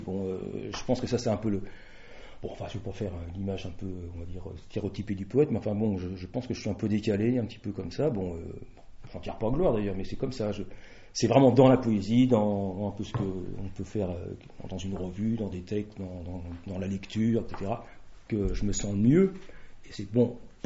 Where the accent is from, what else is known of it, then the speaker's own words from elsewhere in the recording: Drancy, Île-de-France, France; also born or lived in Paris; je suis né à Paris, à Belleville, qui a beaucoup changé d'ailleurs depuis que je n'y suis plus. Et ensuite, je suis parti donc vers l'âge de 10 ans à Drancy.